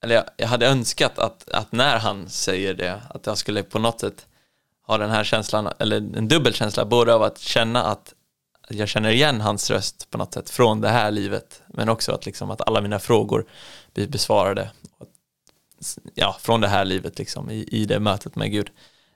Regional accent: Holsbybrunn, Jönköping County, Sweden; also born or lived in Gothenburg; Så jag började mina första år nere i Göteborg. Men sen så har jag haft majoriteten av min uppväxt i Småland. I Holsbybrunn utanför Vetlanda.

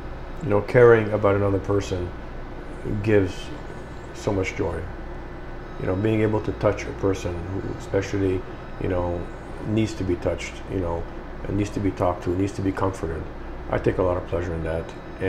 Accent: France; we came out of nowhere being Lebanese, growing up in France, and people give us a chance.

